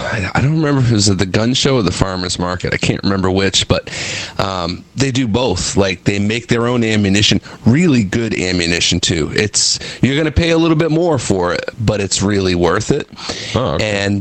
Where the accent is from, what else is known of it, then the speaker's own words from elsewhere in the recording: Augusta, Maine, United States; we had in my hometown in Augusta